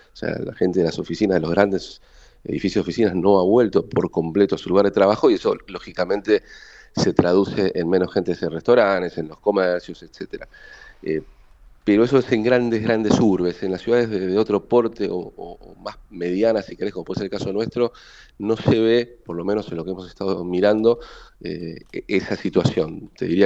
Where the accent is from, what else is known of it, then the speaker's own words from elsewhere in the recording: Rosario, Santa Fe, Argentina; yo nací, crecí en Rosario, en el centro de Rosario precisamente, y formó parte de mi infancia, de mi adolescencia